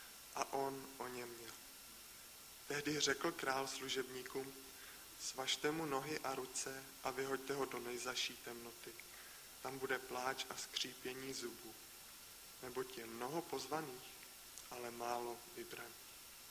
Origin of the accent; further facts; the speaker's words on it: Jílové u Děčína, Ústí nad Labem Region, Czechia; moved away as an adult; now in Prague, Czechia; narodil jsem se v Děčíně, v Jílovém u Děčína. Tam jsem i vyrůstal, ale pak na vysokou školu jsem se dostal do Prahy a tam jsem i zůstal a teď tam pracuji už 3 roky.